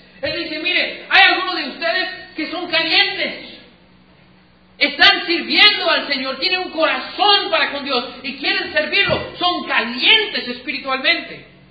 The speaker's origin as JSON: {"language": "Spanish", "country": "United States", "said": "Pero yo, siendo gringo, no me gusta el café caliente cuando es un día caliente."}